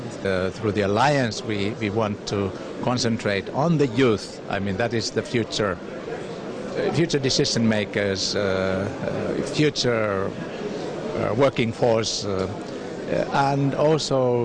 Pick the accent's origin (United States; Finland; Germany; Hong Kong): Finland; from Finland.